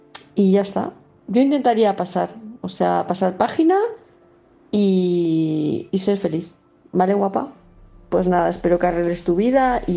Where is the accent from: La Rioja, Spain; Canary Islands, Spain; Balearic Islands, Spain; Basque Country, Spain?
Balearic Islands, Spain; Palma de Mallorca; de Palma de Mallorca